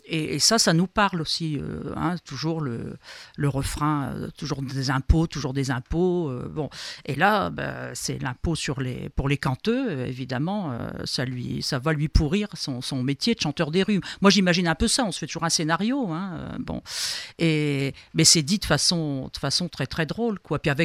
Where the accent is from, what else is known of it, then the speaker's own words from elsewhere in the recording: Hauts-de-France, France; accent: Cambrésis patois; Moi, en patois, dans mon patois du Cambrésis, j'aurais dit quinteux.